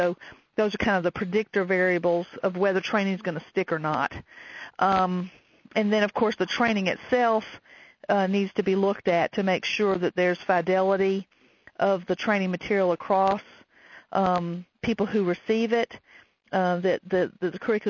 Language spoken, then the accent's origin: English; the South, United States; accent: Southern; I'm just so glad that my Southern accent will be recorded and on the web.